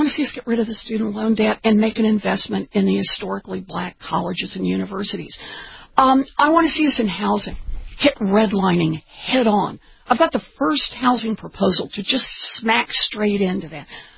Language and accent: English; Oklahoma, United States; So I grew up in Oklahoma.